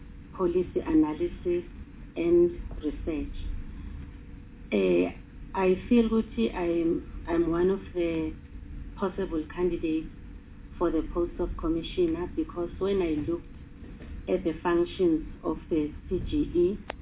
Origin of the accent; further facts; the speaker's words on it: Mpumalanga, South Africa; I come from Mpumalanga province.